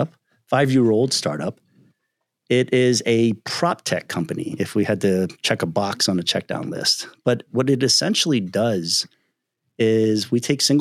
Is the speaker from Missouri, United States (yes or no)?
no; Philadelphia, Pennsylvania, United States; You know, I grew up in Philadelphia.